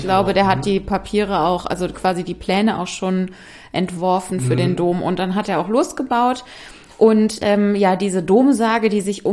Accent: Bonn, North Rhine-Westphalia, Germany; so nennt man es zumindest in Bonn, wo ich herkomme.

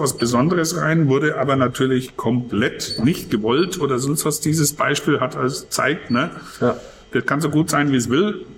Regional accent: Bavaria, Germany; wobei ich immer gern Franke bin. Also ich sage heute noch, wenn einer sagt, ach, Sie sind aus Bayern, dann sage ich, nee, ich bin aus Franken.

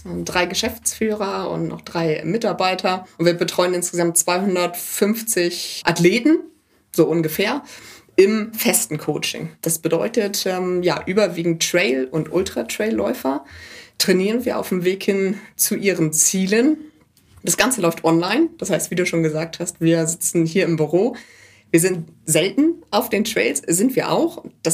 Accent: Lower Saxony, Germany; Ich komme tatsächlich aus Norddeutschland, aus der Lüneburger Heide.

